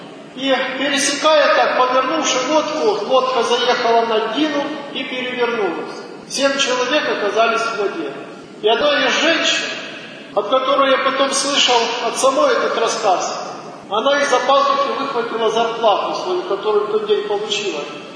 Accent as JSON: {"language": "Russian", "region": "Don", "country": "Russia", "tie": "born or raised there", "said": "случай, который произошел в нашем селе, откуда я родом. Наше село стоит на Дону"}